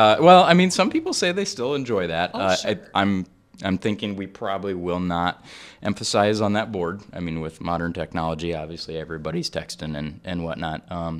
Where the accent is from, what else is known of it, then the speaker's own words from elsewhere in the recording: Charles City, Iowa, United States; And then they'll say, well, where are you from? And I say, Charles City, Iowa.